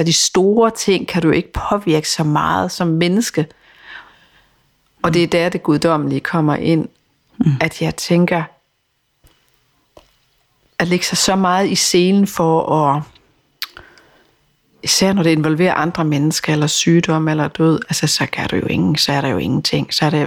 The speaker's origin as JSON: {"language": "Danish", "region": "Region of Southern Denmark", "country": "Denmark", "said": "Du skal huske på, at jeg er sønderjyde."}